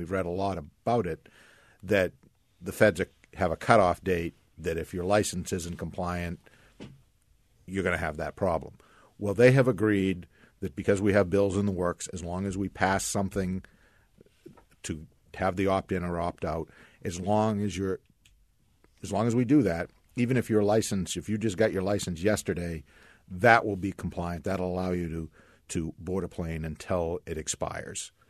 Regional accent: Hudson, United States; I'm from Hudson. For my entire life, there has been a gas pipeline going right through the middle of town.

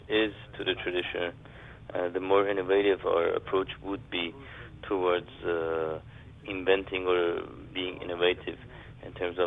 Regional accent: Tehran, Tehran Province, Iran; born there; English is a second language; I was born in Tehran, Iran, in the year 1951.

